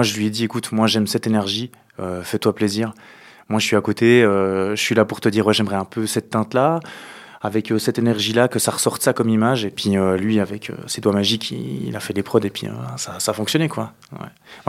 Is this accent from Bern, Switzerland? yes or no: no; Neuchâtel, Switzerland; parce que je crois que je n'ai jamais cité que je venais forcément de Neuch.